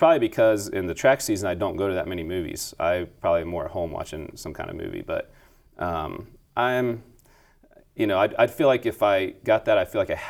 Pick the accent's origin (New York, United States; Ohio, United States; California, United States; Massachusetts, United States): Ohio, United States; now in Wichita, United States; I'm from Ohio and didn't know a whole lot about Wichita State before I moved here.